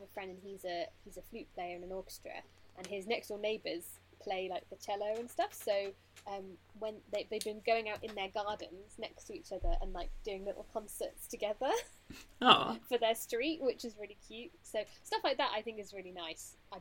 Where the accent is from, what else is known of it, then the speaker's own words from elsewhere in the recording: England, United Kingdom; I'm English